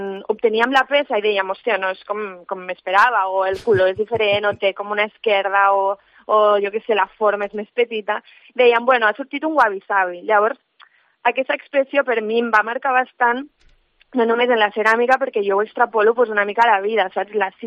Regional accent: Barberà del Vallès, Catalonia, Spain; also born or lived in Sabadell; now in Tarragona, Spain; jo soc de Barberà del Vallès, he viscut a Sabadell un parell d'anys i també he estudiat allà i tot, i ara visc a Tarragona

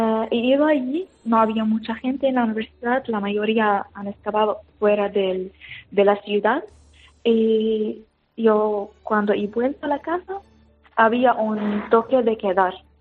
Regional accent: Homs, Homs Governorate, Syria; Spanish is a second language; moved away as an adult; now in Spain; Nací en Siria, en Homs. En una ciudad, está en el centro de Siria, se llama Homs. Y viví allí toda mi vida. Toda mi vida. Hasta que he venido aquí a España en el 2016.

